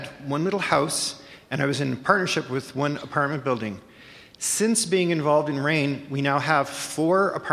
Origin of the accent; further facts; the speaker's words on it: Saskatoon, Saskatchewan, Canada; I'm from Saskatoon.